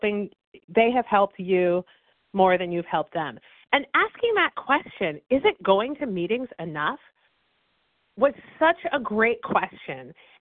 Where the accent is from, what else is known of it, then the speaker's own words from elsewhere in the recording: Massachusetts, United States; I'm from Massachusetts.